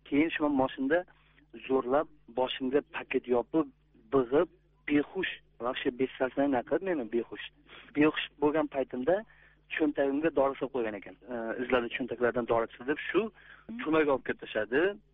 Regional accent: Olmaliq, Tashkent Region, Uzbekistan; Eng meni O'zbekistondan, Namangandan, Andijondan, men o'zim Olmaliqdan.

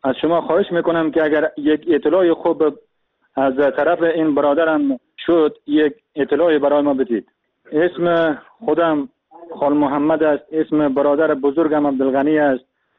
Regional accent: Afghanistan; now in Turkey; من از افغانستان اومدم به ترکیه.

